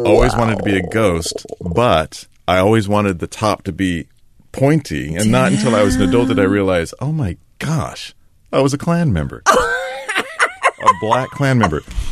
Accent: Puyallup, Washington, United States; also born or lived in Tacoma; Growing up in Tacoma, Puyallup, in a rural town with the community from which we lived, it was fantastic because most of all, it allowed me to be my own person.

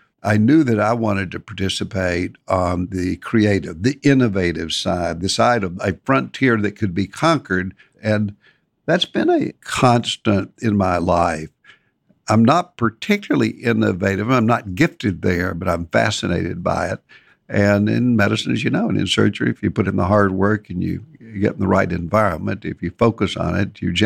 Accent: Nashville, Tennessee, United States; I grew up in Nashville, Tennessee, the last of five children to a dad in primary care, internal medicine.

